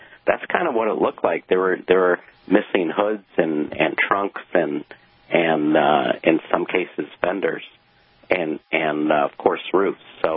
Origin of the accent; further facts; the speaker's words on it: East Coast, United States; they reminded me of growing up on the East Coast when we used lots of salt